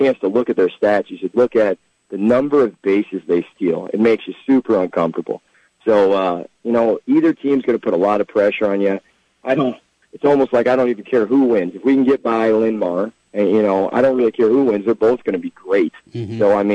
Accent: Carroll, Iowa, United States; Watched, you know, I'm from Carroll Kemper, so we had to go watch Kemper play.

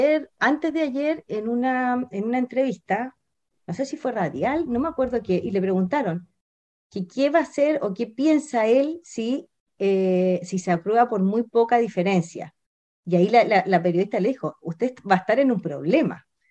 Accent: Chile; yo creo que estaríamos en un problema claro de seguir divididos como chilenos

